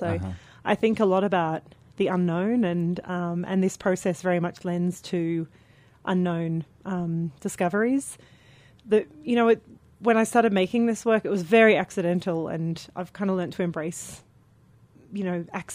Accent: Australia; Yeah. Yeah. I'm from the Southeast.

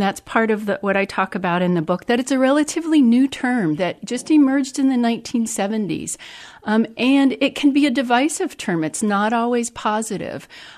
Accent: Columbus, Ohio, United States; I grew up in Columbus, Ohio.

